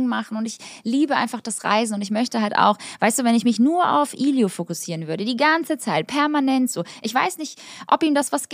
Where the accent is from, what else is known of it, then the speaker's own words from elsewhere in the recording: Kosovo; Also Albanien, ich komme aus Kosovo.